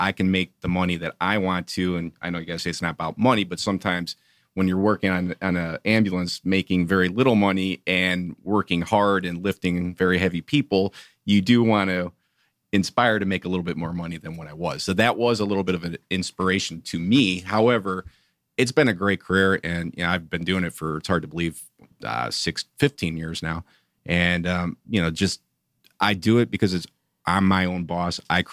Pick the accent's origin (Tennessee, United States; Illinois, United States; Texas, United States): Illinois, United States; Chicago; moved away as an adult; now in Atlanta, United States; Well, you know, I'm originally from Chicago, if you can't tell a little bit by the accent. So I moved down here in 1998, 1999.